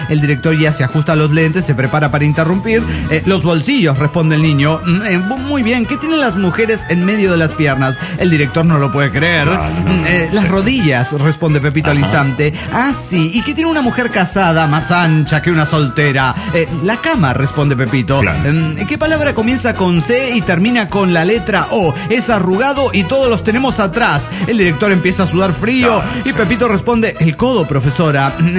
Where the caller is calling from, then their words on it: Querétaro, Mexico; de Querétaro, México.